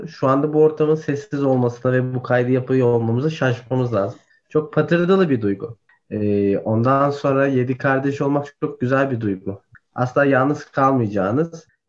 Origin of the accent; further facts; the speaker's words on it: Istanbul, Turkey; Hem Türk'üm hem İtalyan'ım. Çift vatandaşım. Ama doğma büyüme İstanbulluyum. Dolayısıyla Türkçem zaten hali hazırda çok iyi gördüğünüz gibi.